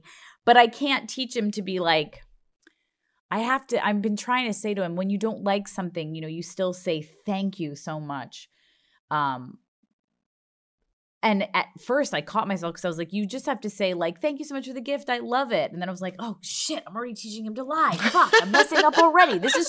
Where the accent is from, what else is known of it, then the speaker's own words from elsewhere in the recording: Long Island, New York, United States; Obviously, I'm from Long Island